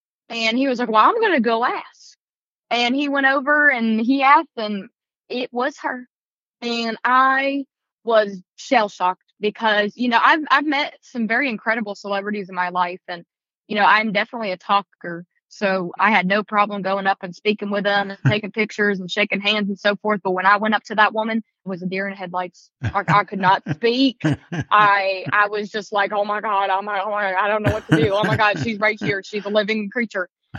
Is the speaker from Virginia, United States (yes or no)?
yes; Bluefield, Virginia, United States; Yes, he did a very good job at capturing where I'm from because, you know, he actually lived in West Virginia. So he knew of Bluefield.